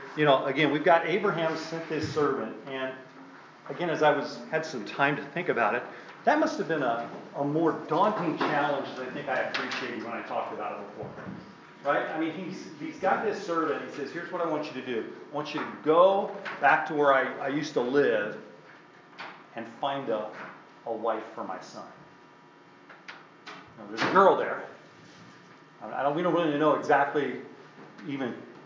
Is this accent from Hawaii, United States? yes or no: no; California, United States; because I was just this goofy kid growing up in Southern California.